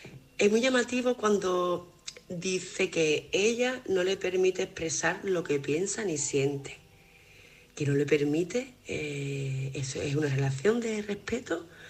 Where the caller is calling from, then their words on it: Málaga, Andalusia, Spain; corresponsal de Málaga.